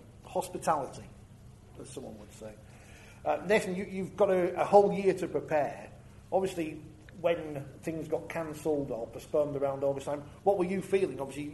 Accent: Wakefield, Yorkshire and the Humber, United Kingdom; which is great because I'm from Wakefield and I'm lazy.

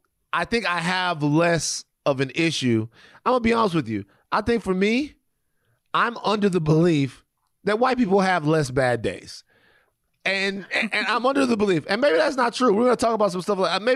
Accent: Louisiana, United States; I'm from Louisiana. Our systems always be down.

